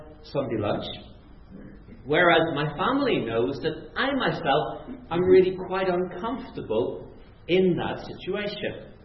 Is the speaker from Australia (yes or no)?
no; Northern Ireland, United Kingdom; I grew up in Northern Ireland, which in English is Northern Ireland.